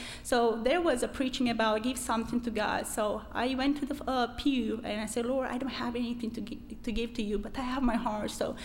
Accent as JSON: {"language": "English", "country": "Romania", "moved": "as an adult", "lives_now": "United States", "said": "As you may have heard already, I am from Romania. And I came here to America 5 months ago."}